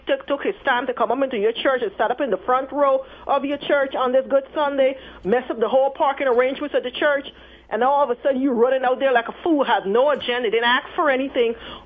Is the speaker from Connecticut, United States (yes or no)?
no; Atlanta, Georgia, United States; now in Dallas, United States; I came from Atlanta. We moved up here to Dallas within the past year.